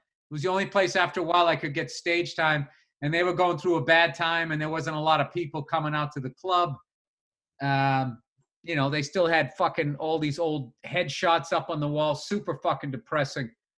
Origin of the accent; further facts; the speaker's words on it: East Coast, United States; I always found New York, maybe because I grew up on the East Coast, I just found it way easier because you could sort of escape the business.